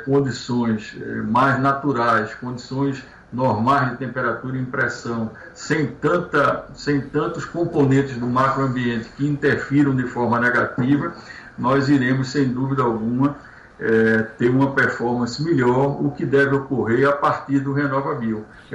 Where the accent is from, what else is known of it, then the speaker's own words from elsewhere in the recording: Brazil; é preciso também que nós, como brasileiros, tenhamos uma solução